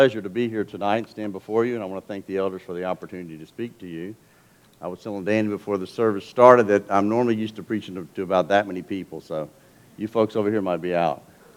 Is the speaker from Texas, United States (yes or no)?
yes; Texas, United States; I'm a Texan as well, and I have a favorite story from Texas history.